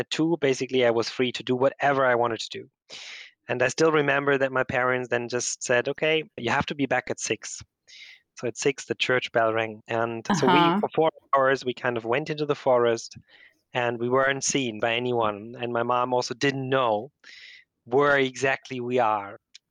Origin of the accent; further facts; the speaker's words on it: Bavaria, Germany; I grew up in Bavaria. I had a very lovely childhood there.